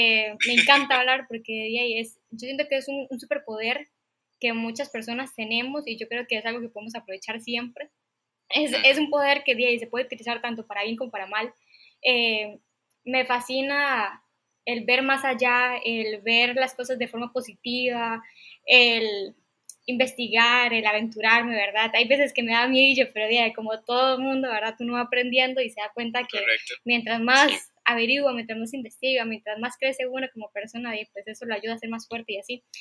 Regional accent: Costa Rica; soy de Costa Rica, soy amiga de estos dos hermosísimos y grandiosos jóvenes

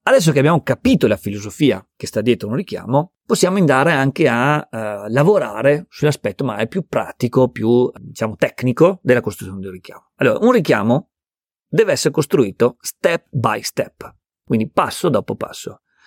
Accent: Veneto, Italy; sono veneto e la maggior parte dei miei allievi è veneta

